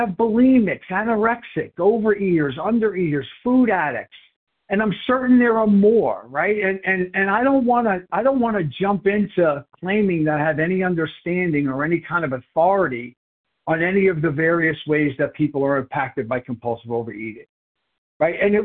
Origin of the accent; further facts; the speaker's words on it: New York, United States; now in Haverford, United States; I'm 59 years old. I live in Haverford, Pennsylvania. I'm originally from New York.